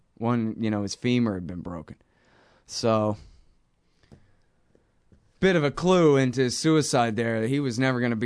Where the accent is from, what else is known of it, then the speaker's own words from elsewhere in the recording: Austin, Texas, United States; I'm not a Dallas kid. I'm from Austin.